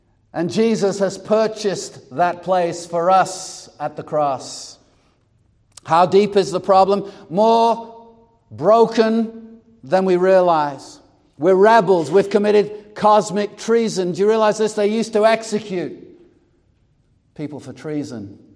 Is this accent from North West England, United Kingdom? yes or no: yes; North West England, United Kingdom; country, I know what it means.